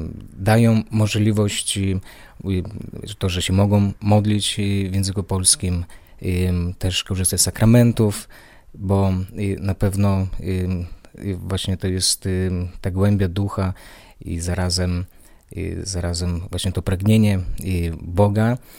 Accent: Belarus; now in United States; I sam pochodzę z Białorusi, urodziłem się na Białorusi, ale mam pochodzenie polskie. Mój dziadek urodził się w Warszawie

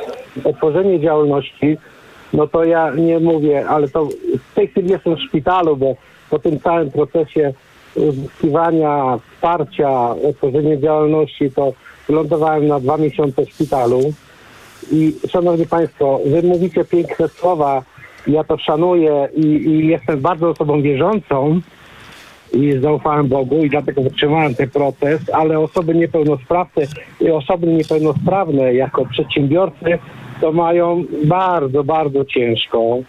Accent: Opole Voivodeship, Poland; ja pochodzę z województwa opolskiego i tam jest bardzo ciężko cokolwiek uzyskać

